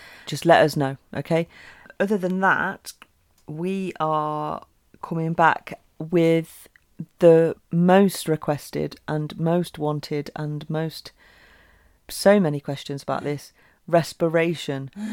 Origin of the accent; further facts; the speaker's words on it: United Kingdom; We've actually got Buy Me a Tea, being British and all.